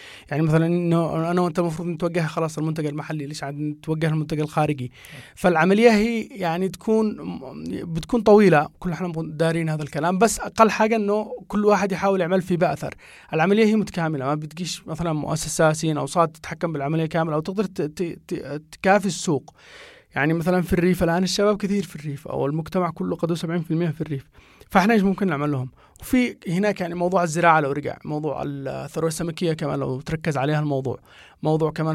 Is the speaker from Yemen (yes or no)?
yes; Yemen; فهذا اللي قلت لك الجابة والفجوة اللي موجودة عندنا في اليمن